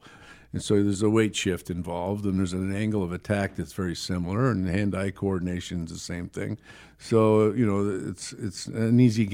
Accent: Ireland; I love horses. I'm Irish. I love horses.

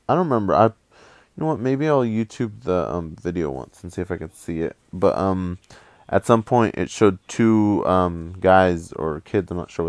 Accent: Modesto, California, United States; so I went one further and I looked for my hometown, Modesto, California. And lo and behold, there is an active group here in my hometown.

